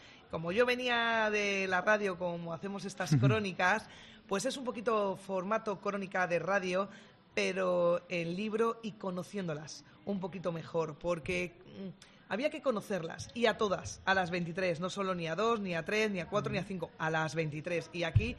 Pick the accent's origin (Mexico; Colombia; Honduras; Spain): Spain; Madrid, Community of Madrid; Ella es de un barrio muy cercano al mío.